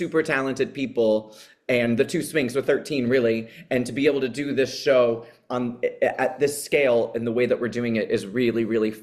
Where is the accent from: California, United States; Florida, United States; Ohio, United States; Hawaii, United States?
Ohio, United States; Cincinnati; I grew up in a very musical, so I'm from Ohio, Cincinnati, Ohio. Grew up in a very musical household.